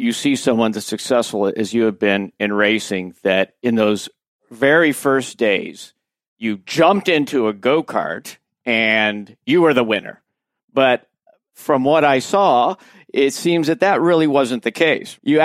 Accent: Indianapolis, Indiana, United States; I'm from Indianapolis.

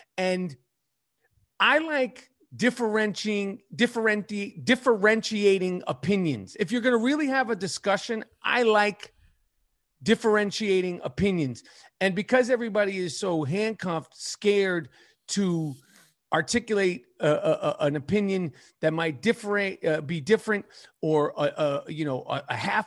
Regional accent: New York, United States; And as far as, you know, for me, you know, growing up in New York, the way I grew up

